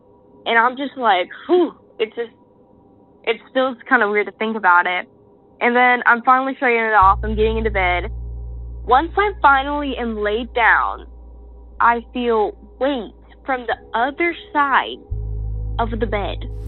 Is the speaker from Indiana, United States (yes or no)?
yes; Indiana, United States; I'm from Evanston, Indiana.